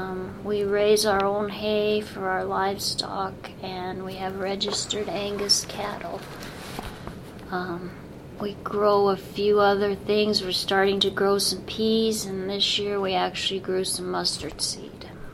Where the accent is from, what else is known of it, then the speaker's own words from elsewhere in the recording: Ontario, Oregon, United States; born there; I was born in Ontario, Oregon. My parents lived in western Idaho, and that was the closest hospital.